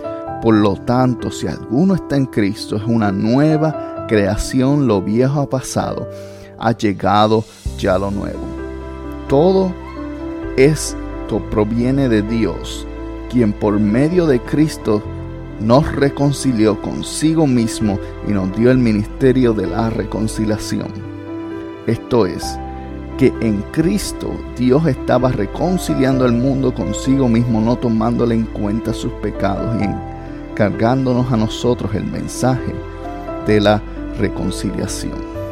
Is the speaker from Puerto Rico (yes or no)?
yes; Puerto Rico; no entiendo porque de donde yo vengo, Puerto Rico, no hay división de colores, al menos cuando yo crecí